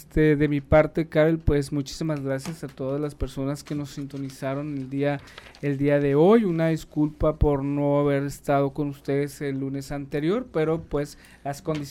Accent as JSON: {"language": "Spanish", "country": "Mexico", "said": "como mexicanos es un sentimiento completamente de orgullo"}